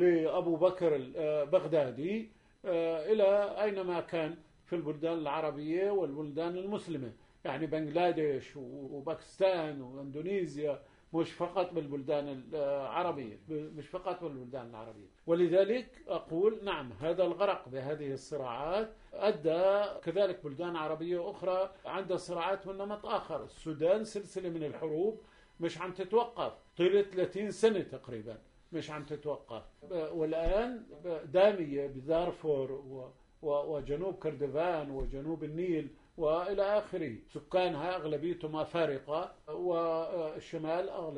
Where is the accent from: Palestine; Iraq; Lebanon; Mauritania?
Palestine; مثل ما بتقول الحكم الشعبية عندنا في فلسطين